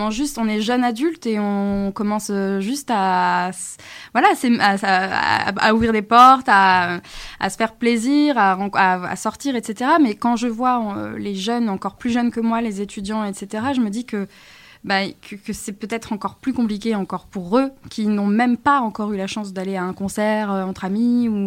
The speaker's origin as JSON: {"language": "French", "town": "Crépy-en-Valois", "region": "Hauts-de-France", "country": "France", "tie": "born or raised there", "also_born_or_lived": "Senlis", "said": "Je suis de Crépy, donc je suis une artiste chorégraphe danseuse, née à Senlis, donc j'ai toujours vécu à Crépy en Valois."}